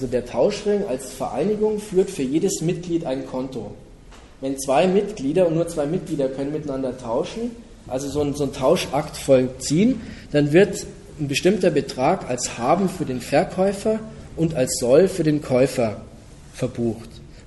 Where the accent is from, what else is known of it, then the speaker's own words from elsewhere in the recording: Bavaria, Germany; In der Gegend, wo ich herkomme, also im Umland von München, wo wir eine relativ geringe Arbeitslosigkeit haben